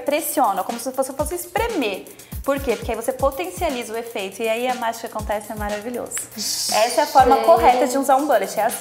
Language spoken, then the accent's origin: Portuguese; São Paulo, Brazil; Eu sou de São Paulo, atendo em São Paulo.